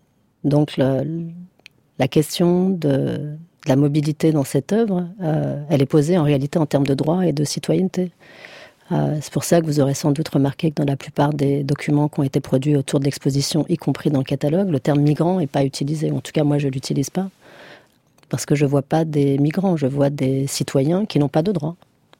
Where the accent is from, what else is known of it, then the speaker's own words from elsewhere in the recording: Morocco; Mais moi, je suis originaire du Maroc